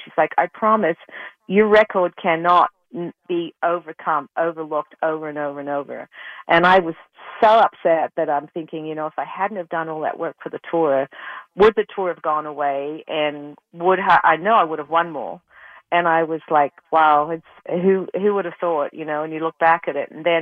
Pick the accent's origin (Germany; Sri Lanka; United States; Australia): Australia; I came from Australia